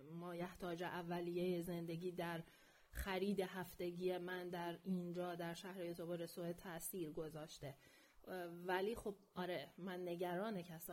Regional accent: Iran; ولی این توقع ماست به عنوان یک ایرانی.

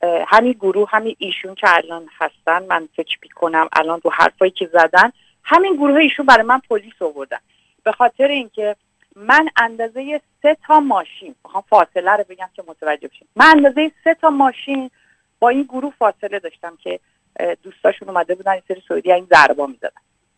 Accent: Tehran, Tehran Province, Iran; من بچه تهرانم، پدرم هم بچه تهرانی، شناسنامش همه چیش هست

